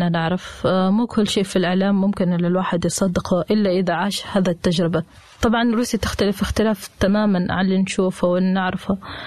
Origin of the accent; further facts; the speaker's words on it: Oman; أقول له أنا من عمان